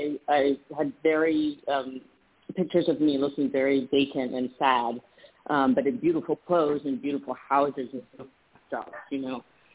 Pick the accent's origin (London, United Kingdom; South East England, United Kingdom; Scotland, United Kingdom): London, United Kingdom; born there; So I was born in 1969 in London, England, to American parents